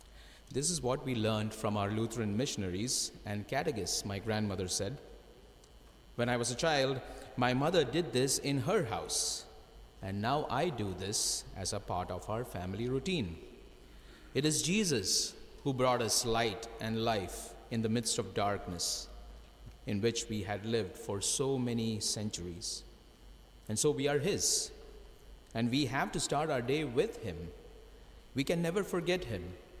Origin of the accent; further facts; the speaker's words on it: Mumbai, Maharashtra, India; English is a second language; itself to the big city of Mumbai where I lived. By the time I reached this native place of mine where my mother tongue was spoken, I found that there was no running water, there was no electricity.